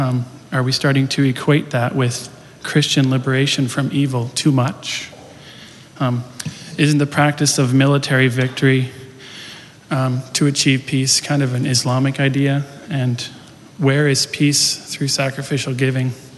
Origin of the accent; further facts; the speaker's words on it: Canada; I don't have an accent, but I am from Canada.